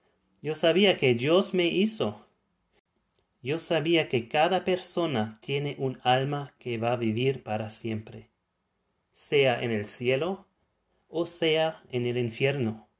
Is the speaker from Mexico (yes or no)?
no; Germany; Spanish is a second language; Yo vengo de Alemania y quiero compartir contigo mi testimonio de mi salvación.